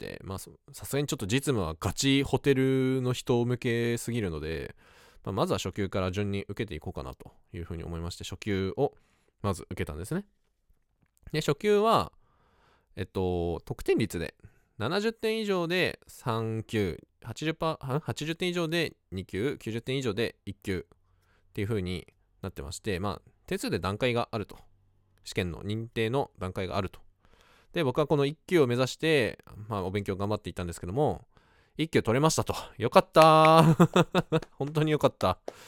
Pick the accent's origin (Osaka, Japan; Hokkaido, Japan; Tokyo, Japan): Hokkaido, Japan; 僕は結構北海道人なので、北海道のことはある程度わかるんですよ。まあ北海道人だから当たり前なんですけどね。